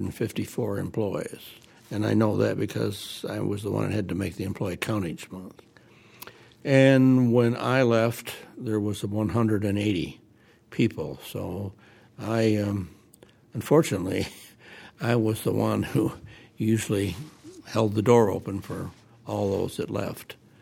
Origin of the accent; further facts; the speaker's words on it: Ann Arbor, Michigan, United States; I am a longtime resident of Ann Arbor, often referred to as a townie. I was raised and schooled in Ann Arbor.